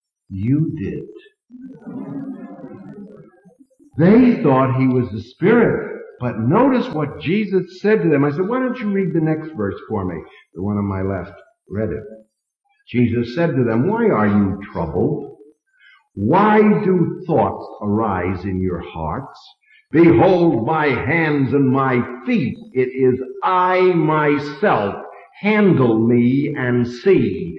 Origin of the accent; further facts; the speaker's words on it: Missouri, United States; I'm from Missouri. Prove it to me.